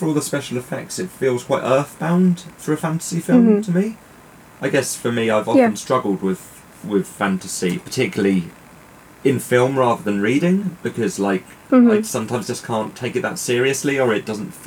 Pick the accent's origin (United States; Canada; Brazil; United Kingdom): United Kingdom; and being British, that suits me just fine.